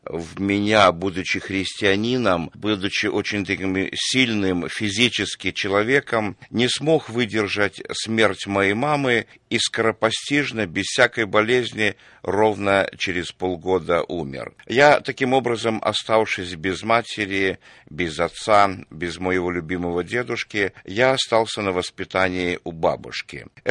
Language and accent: Russian; Russia; born there; Я родился в России, в маленьком забитом селе.